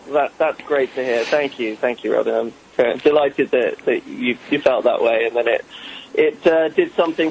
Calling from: Santa Monica, California, United States; I'm in Santa Monica, Los Angeles.

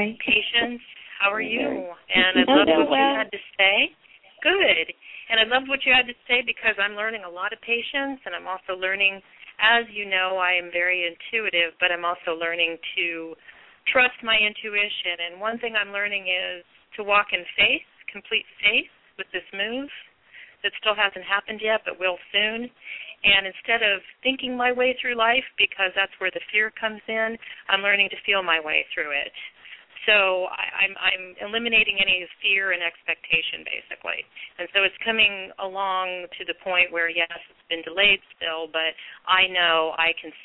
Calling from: California, United States; I'm calling from California

